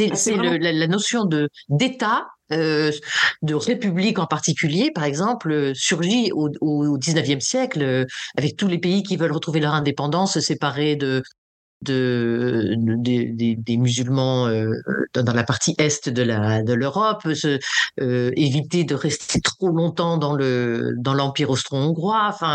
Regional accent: Hauts-de-France, France; Nous sommes tous les deux des frontaliers du nord de la France, mais on est proche de la Belgique, proche de l'Angleterre

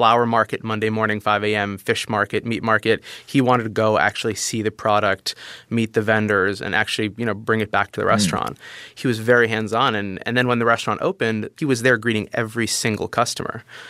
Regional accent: New York City, New York, United States; I was born and raised in New York City. My parents had come to the U.S. a few years before I was born.

